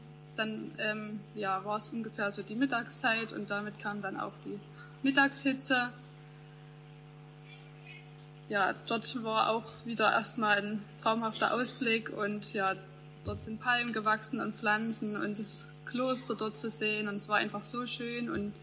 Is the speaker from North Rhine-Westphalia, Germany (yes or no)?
no; Königswalde, Saxony, Germany; ich komme aus Königswalde.